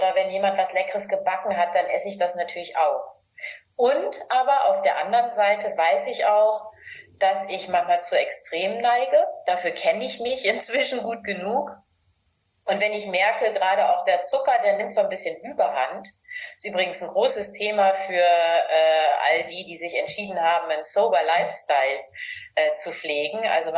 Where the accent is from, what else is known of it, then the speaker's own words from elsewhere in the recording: Northern Germany, Germany; Ich komme aus Norddeutschland. Da ist Grünkohl Pflicht im Winter.